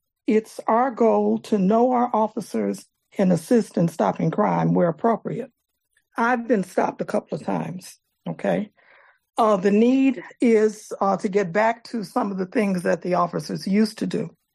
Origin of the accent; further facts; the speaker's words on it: Illinois, United States; I'm from the Grand Crossing area.